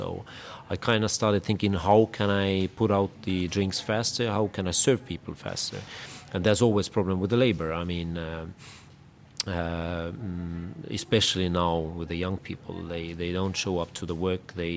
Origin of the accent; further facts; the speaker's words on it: Tallinn, Harju County, Estonia; I'm from Tallinn, Estonia, and I am running a startup that builds a robot bartender.